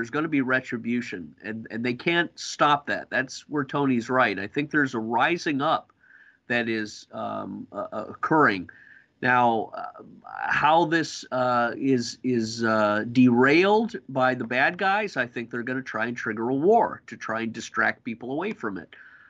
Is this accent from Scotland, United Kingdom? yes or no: yes; Scotland, United Kingdom; born there; And I was born in Scotland